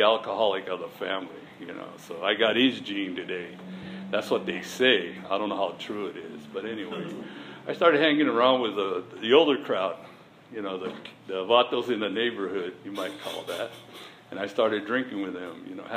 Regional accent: Albuquerque, New Mexico, United States; Well, I was brought up and raised in Albuquerque, New Mexico. That's where I was raised and brought up, and that's where I was from

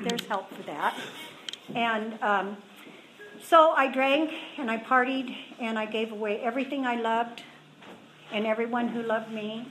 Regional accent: Oregon, United States; I was raised in Oregon on a big, beautiful, wonderful farm with German parents.

